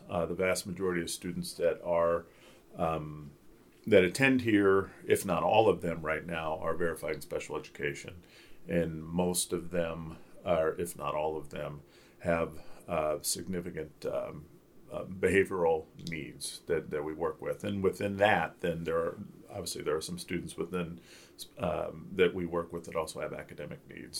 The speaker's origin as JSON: {"language": "English", "town": "Kansas City", "region": "Missouri", "country": "United States", "tie": "born or raised there", "moved": "as an adult", "lives_now": "Nuremberg, Germany", "said": "I grew up in Kansas City, Missouri, so yeah, this past weekend was kind of an exciting time."}